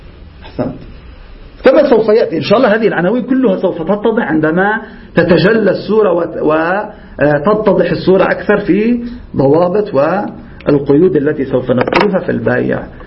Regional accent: Lebanon; نحن عندنا هيك بلبنان

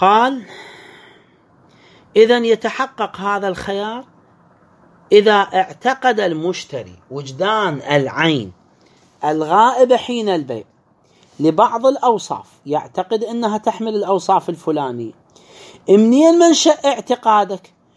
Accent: Iraq; عموم إحنا عندنا بالعراق اللون الأبيض مثلا هو اللي ماشي.

